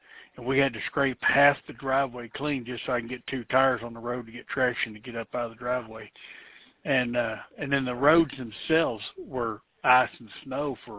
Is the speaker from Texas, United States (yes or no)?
yes; Texas, United States; I grew up in Texas. We only see this shit once a year, if that.